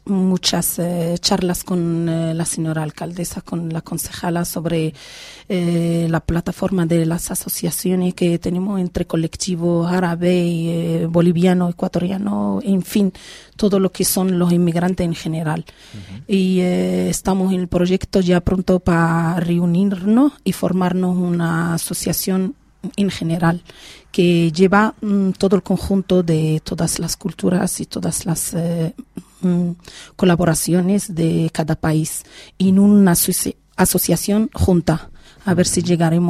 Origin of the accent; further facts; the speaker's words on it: Morocco; Nosotros venimos, yo creo que la tercera, el tercer plan, que somos los marroquíes